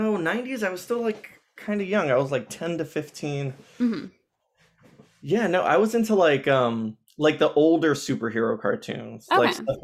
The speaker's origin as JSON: {"language": "English", "town": "Philadelphia", "region": "Pennsylvania", "country": "United States", "tie": "born or raised there", "said": "Oh, my origin story. Yeah. I grew up in Philadelphia, actually."}